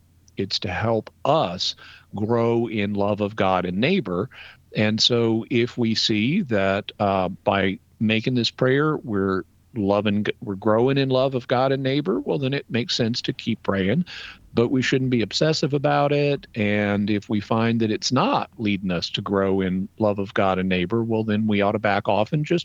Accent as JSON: {"language": "English", "region": "the South", "country": "United States", "said": "I mean, I'm an American, but being a Catholic, a Christian is more important. I'm a Southerner, but being a Catholic Christian is more important."}